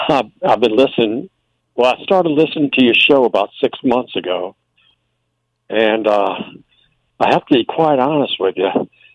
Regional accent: Flat River, Missouri, United States; Small town about 70 miles south of St. Louis called Flat River.

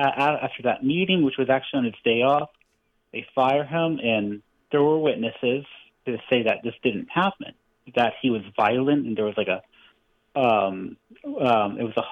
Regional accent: the South, United States; I hate saying it because, you know, I'm from the South

